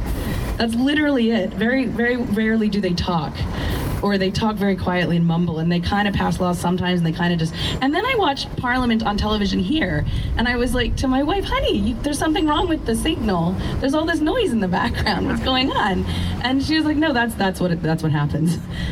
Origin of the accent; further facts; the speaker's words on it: New York, United States; moved away as an adult; now in United Kingdom; I'm from New York. And, oh, good heavens. I've lived here for a long time. I got citizenship 5 years ago, 6 years ago now